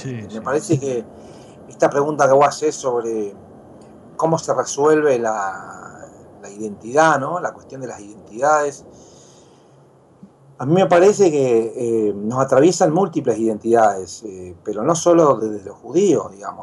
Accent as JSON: {"language": "Spanish", "country": "Argentina", "said": "Son preguntas que creo que como sociedad argentina"}